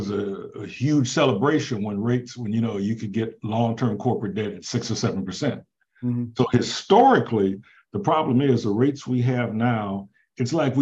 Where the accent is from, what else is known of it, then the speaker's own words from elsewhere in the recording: Texas, United States; look, I'm from Texas.